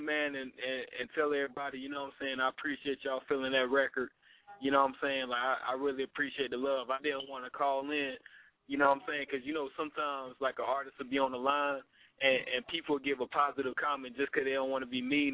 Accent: Florence, South Carolina, United States; I'm doing a mixtape release party here in my hometown in Florence, South Carolina.

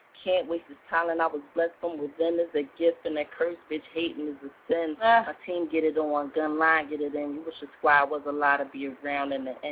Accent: Philadelphia, Pennsylvania, United States; No matter what the fuck part you from, you from Philly. And I'm representing hard for Philly.

